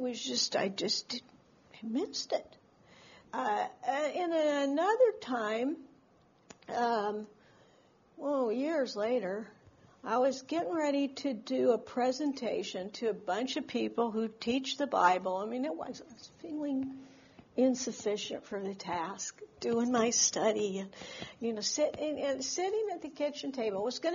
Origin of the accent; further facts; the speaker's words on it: Oregon, United States; moved away as an adult; now in Connecticut, United States; We moved from Oregon, from Oregon to Connecticut when I was 32 years old.